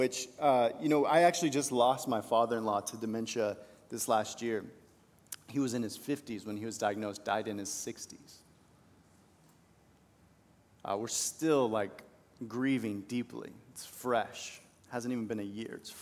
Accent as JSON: {"language": "English", "region": "California", "country": "United States", "tie": "born or raised there", "said": "I grew up in California, and I'm a Christian."}